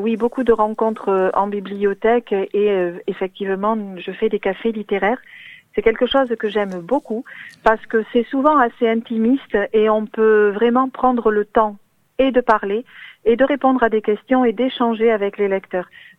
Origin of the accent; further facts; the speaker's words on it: Nouvelle-Aquitaine, France; Voilà, d'où je suis originaire. C'est vraiment le phare de l'Entre-deux-Mers.